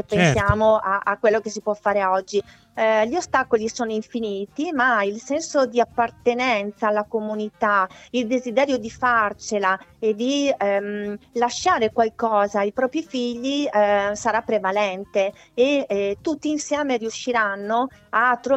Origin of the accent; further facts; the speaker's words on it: Veneto, Italy; born there; sono nata in Polesine, è la mia terra, sono le mie radici.